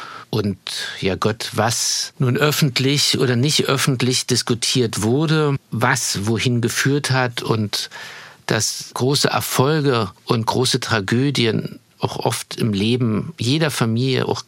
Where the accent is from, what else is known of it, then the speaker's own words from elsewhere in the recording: Chemnitz, Saxony, Germany; born there; Karl-Marx-Stadt, Chemnitz, die Perle des Erzgebirges oder das Tor des Erzgebirges. Ja, Karl-Marx-Stadt, das steht halt im Pass drin